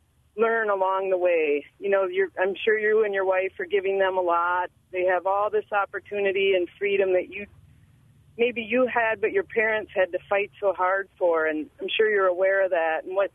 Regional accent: United States; born there; as an American born here and given so much, I've taken advantage of my opportunities.

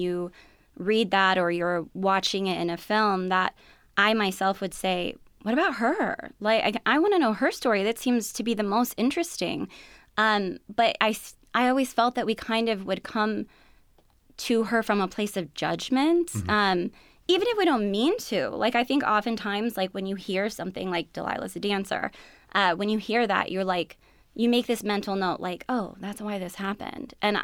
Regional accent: Wisconsin, United States; I would say like kind of the natural aspect of it is very, very close to my hometown. Which is beautiful. There's so many beautiful areas in Wisconsin and in central and northern Wisconsin that I kind of drew from.

